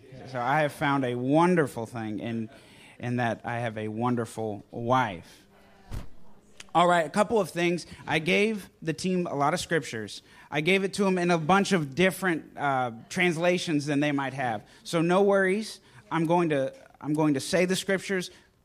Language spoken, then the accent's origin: English; Texas, United States; Growing up in Texas, I've cut down some trees.